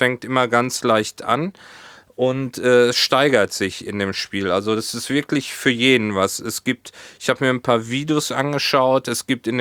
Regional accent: Hohenlimburg, North Rhine-Westphalia, Germany; now in Hamburg, Germany; hier in Hamburg gibt's nichts dergleichen wie diese Pommesbude aus Hohenlimburg.

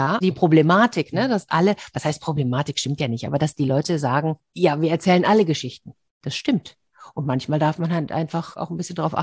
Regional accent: North Rhine-Westphalia, Germany; now in Hamburg, Germany; also ich komme ursprünglich aus der Ecke, ich wohne jetzt in Hamburg seit langen Jahren, aber ich komme aus der Ecke, wo Tönnies halt auch seine Fabrik hat.

